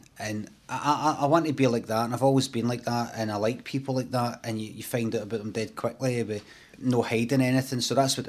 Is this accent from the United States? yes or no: no; Carnwadric, Scotland, United Kingdom; If you want to see Carnwadrick, you can Google it. I grew up on Stana Lane Street.